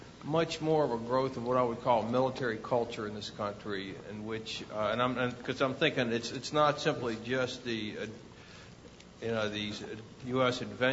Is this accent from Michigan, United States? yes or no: no; Cumberland, Maryland, United States; from Cumberland, Maryland.